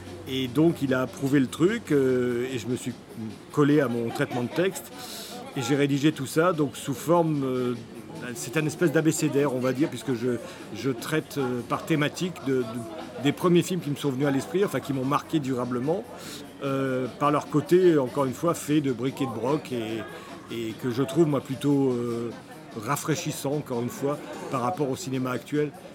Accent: Provence-Alpes-Côte d'Azur, France; moved away as an adult; now in Paris, France; Je venais d'arriver à Paris, puisque je suis originaire du sud de Nice. Et je suis remonté à Paris pour faire mes études supérieures.

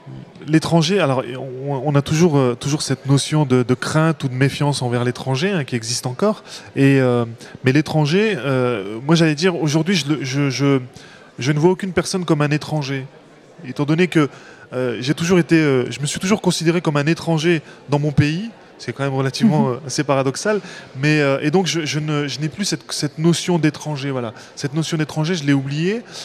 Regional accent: France; C'est-à-dire que j'ai beau être français, j'étais même en équipe de France, donc je suis français dans l'âme, dans le rêve, dans le parler

